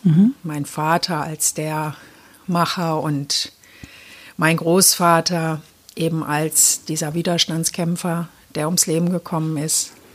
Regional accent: Germany; born there; ich bin ja in der DDR geboren.

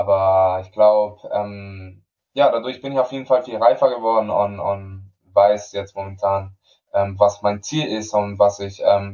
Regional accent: Canary Islands, Spain; moved away; Ich bin auf Gran Canaria aufgewachsen. Meine Mutter ist Spanierin, mein Vater ist Nigerianer

